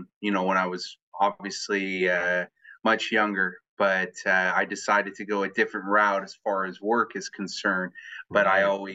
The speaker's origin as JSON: {"language": "English", "town": "Dallas", "region": "Texas", "country": "United States", "tie": "born or raised there", "said": "But Deep Ellum is where we spent a lot of time growing up in North Dallas. So Deep Ellum's the South Dallas. That's completely expanded, but that's where I grew up."}